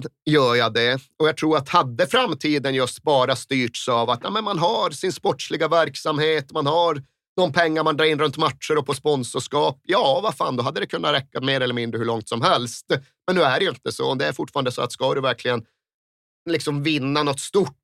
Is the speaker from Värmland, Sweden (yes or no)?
no; Malmberget, Norrbotten County, Sweden; För vi har inte mycket i Malmberget där jag kommer ifrån. Numera finns ju inte ens samhället kvar.